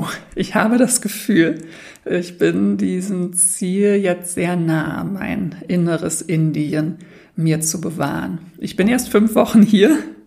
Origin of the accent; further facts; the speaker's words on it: Berlin, Germany; Und ich bin in Berlin aufgewachsen. Es gibt ja auch Teile in Deutschland, die religiöser geprägt noch sind, aber ich bin halt eher in so einem ja, in so einer Atmosphäre aufgewachsen, wo Religion